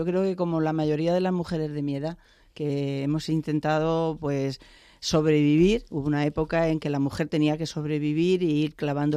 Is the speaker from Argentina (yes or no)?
no; Region of Murcia, Spain; moved away; Sí, tengo acento, sí. Si hablas conmigo un ratito se nota.